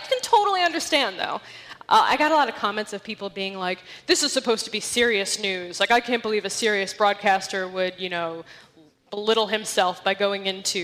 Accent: Connecticut, United States; Connecticut.

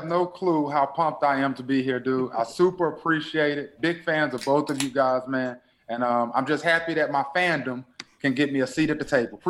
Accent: Greensboro, North Carolina, United States; growing up in Greensboro, you there's a line drawn in the sand. It's the two shades of blue

